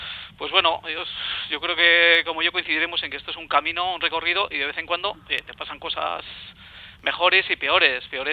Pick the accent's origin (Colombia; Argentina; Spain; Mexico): Spain; Vitoria-Gasteiz, Basque Country; yo soy de Vitoria, vivo en Vitoria esta vez.